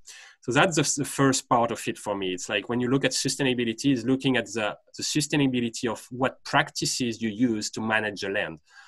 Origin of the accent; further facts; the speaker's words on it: France; English is a second language; now in Canada; I'm originating from France